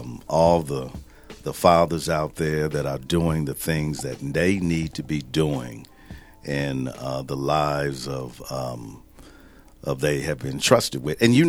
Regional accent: Milwaukee, Wisconsin, United States; And most folks know I'm again, I'm from Milwaukee. I'm a Bucks fan, right?

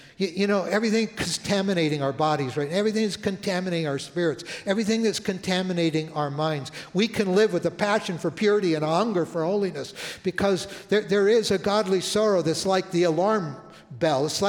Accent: Toronto, Ontario, Canada; Many of you know I'm from Canada. I was living in Toronto when I was a young teenager

